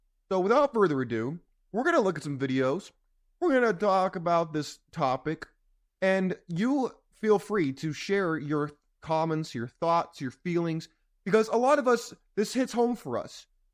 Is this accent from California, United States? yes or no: yes; California, United States; I grew up in California.